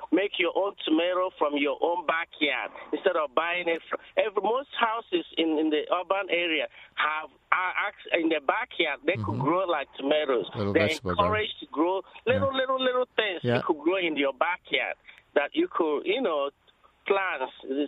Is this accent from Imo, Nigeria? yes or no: yes; Imo, Nigeria; I'm from Nigeria, and I'm from the eastern part of Nigeria. Mm-hmm. I'm from Imo State.